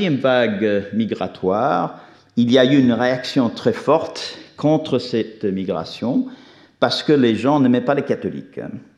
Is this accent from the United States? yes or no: yes; the South, United States; French is a second language; je suis un petit mélange d'anglais et d'écossais, mais je viens de la région des États-Unis dans les montagnes du sud qui est restée très isolée, avec très peu d'immigration, mais pas beaucoup de diversité.